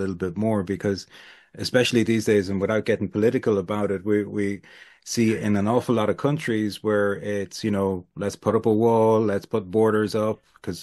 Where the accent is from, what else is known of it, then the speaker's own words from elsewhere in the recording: Ireland; Particularly being Irish, back then, we have probably as a country got the least right, to be nationalistic or to be, Ireland first